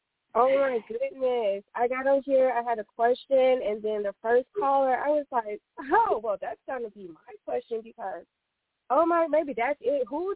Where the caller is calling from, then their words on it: Los Angeles, California, United States; I am calling from Los Angeles.